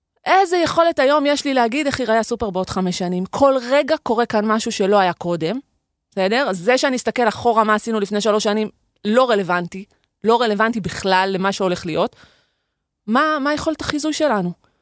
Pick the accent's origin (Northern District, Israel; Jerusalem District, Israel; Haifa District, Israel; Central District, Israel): Haifa District, Israel; Kiryat Yam; אני בת 49, אבל כשאני הייתי ילדה, ואני באתי מהפרובינציה, גדלתי בקריית ים